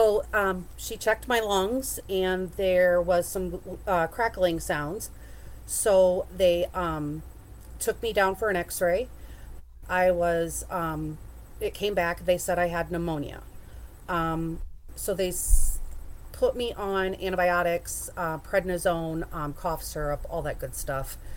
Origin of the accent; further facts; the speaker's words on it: Wisconsin, United States; I am from Wisconsin, the mid-portion, upper portion.